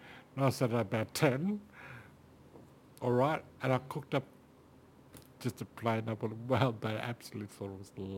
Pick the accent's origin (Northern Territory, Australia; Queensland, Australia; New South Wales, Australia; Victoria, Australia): Northern Territory, Australia; Darwin; He said, where are you from, my boy? And I said, oh, I'm from Darwin.